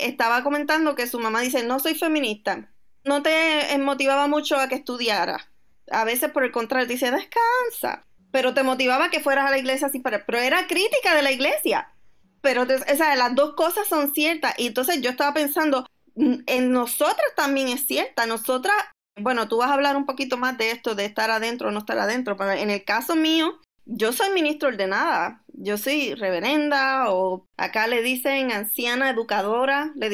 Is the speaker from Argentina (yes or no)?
no; Puerto Rico; yo me crié en Puerto Rico en una iglesia presbiteriana